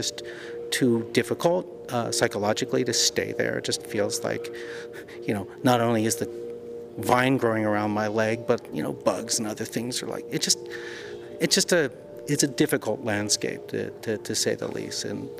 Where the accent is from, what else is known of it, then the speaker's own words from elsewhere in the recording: Philadelphia, Pennsylvania, United States; And I'm from Philadelphia.